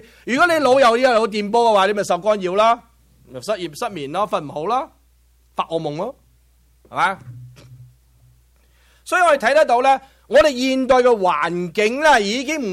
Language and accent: Cantonese; Guangdong, China; 我哋中国人最生，广东人最生动啦，火牛啊！